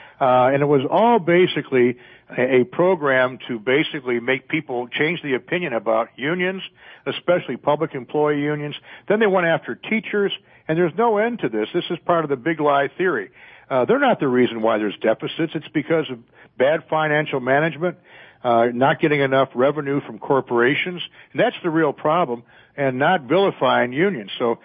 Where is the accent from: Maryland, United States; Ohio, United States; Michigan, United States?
Michigan, United States; I'm from Michigan. They did the same thing in Michigan.